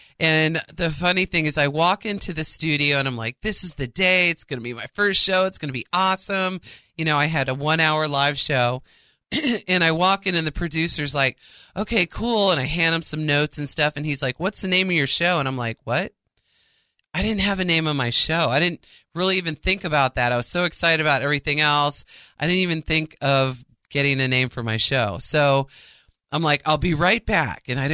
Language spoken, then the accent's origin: English; Florida, United States; Born and raised in Florida. I'm a fourth generation, which I'm very proud of because there's not many of us around.